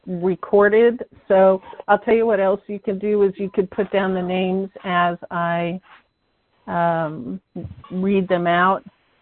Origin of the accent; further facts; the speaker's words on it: Carmel, California, United States; Well, you know, I'm from Carmel. That's where my family is.